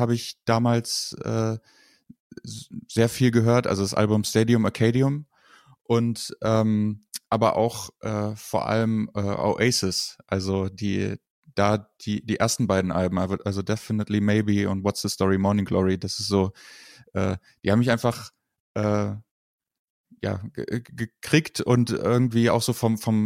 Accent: Kassel, Hesse, Germany; ich komme aus Kassel und bin auch ganz froh, dass ich hierher komme. Also ich wohne gerne hier.

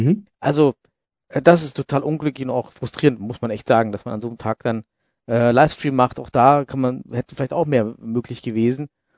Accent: Suhl, Thuringia, Germany; die aus meiner Heimatstadt Suhl kommen

